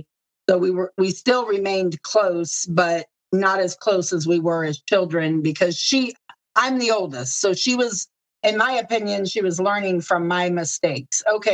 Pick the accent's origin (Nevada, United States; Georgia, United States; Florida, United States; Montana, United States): Nevada, United States; Las Vegas; And growing up in Vegas, that's known as Sin City, it's like one or the other.